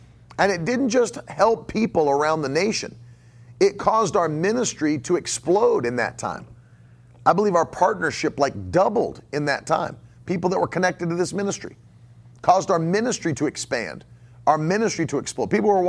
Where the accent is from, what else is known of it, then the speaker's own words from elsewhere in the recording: West Virginia, United States; There was a lady back at my hometown in West Virginia that hung herself in her garage